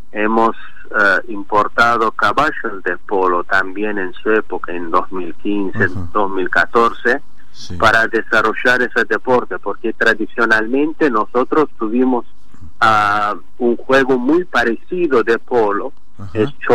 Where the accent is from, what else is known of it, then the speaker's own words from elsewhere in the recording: Azerbaijan; Spanish is a second language; ojalá que podemos tener escuelas de fútbol de Argentina en mi país